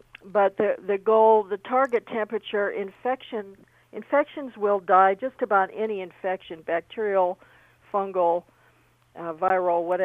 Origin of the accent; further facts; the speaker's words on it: United States; I'm an American, so, you know, they're not as forthgiving in Tijuana as we have to be here in the United States